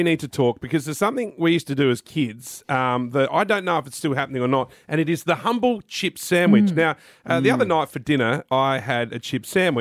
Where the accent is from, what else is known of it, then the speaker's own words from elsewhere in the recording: Kadena, Okinawa, Japan; that I've been using since I was growing up in Kadena.